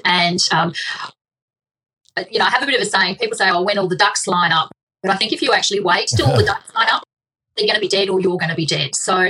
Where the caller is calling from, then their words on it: Strathalbyn, South Australia, Australia; I'm based in Strathalbyn in South Australia. So it's sort of on the Fleurieu Peninsula on the back of the Adelaide Hill.